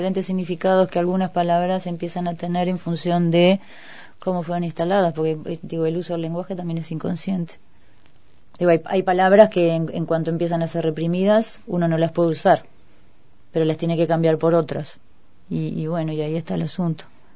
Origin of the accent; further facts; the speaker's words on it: Uruguay; siendo uruguayo